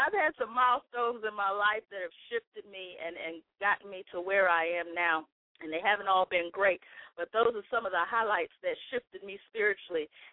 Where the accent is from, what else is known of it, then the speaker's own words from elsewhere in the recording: Washington, District of Columbia, United States; born there; And I was born in Washington, D.C., raised by godly parents. I was raised in the church, and I thank God for that.